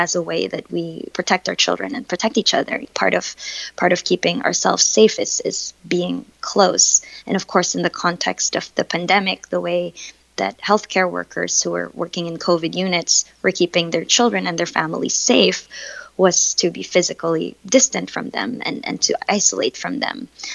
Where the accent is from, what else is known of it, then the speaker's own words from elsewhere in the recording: Philippines; now in Boston, United States; I found myself caught in Boston, where I'm not from. I'm from the Philippines.